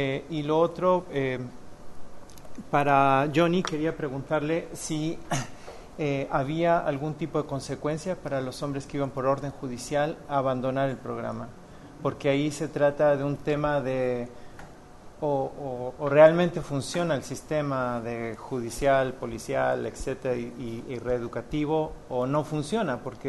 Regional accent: Mexico; vengo de México

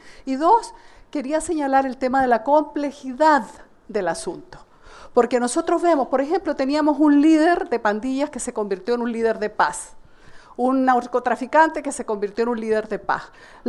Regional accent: Nicaragua; Yo vengo de Nicaragua

